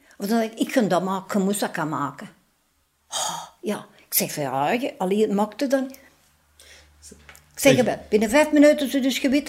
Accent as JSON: {"language": "Dutch", "town": "Geraardsbergen", "region": "East Flanders", "country": "Belgium", "said": "Maar het is met dat ik van Gerardsbergen zijn. Am ik mijn echte steen van Gerardsbergen."}